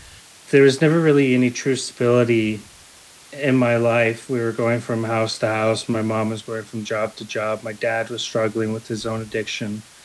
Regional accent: Hillsboro, United States; I grew up in Hillsboro when I was a child.

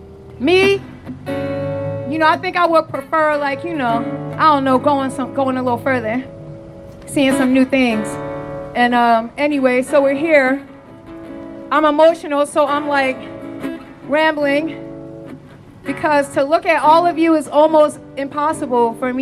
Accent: Philadelphia, Pennsylvania, United States; I'm from Philly. I'm from G-Town.

